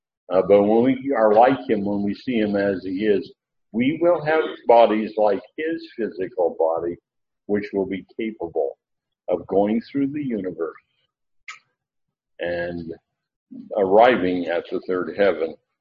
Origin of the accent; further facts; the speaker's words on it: California, United States; born there; I was born in Eastern California. And people look at me, what are you talking about, Eastern California? I was born on the east side of the Sierra Nevada Mountains.